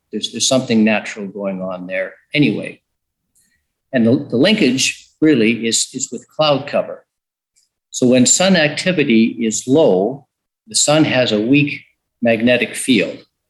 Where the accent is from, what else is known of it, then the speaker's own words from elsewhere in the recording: Canada; As a Canadian, those paintings are a little bit disturbing because it shows them playing hockey, and that's our game.